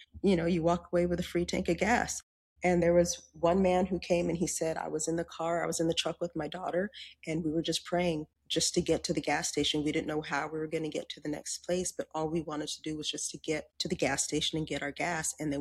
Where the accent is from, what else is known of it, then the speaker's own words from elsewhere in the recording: California, United States; moved away; I was born and raised in California. I came out to Texas in 2002, and I'm an official transplant now.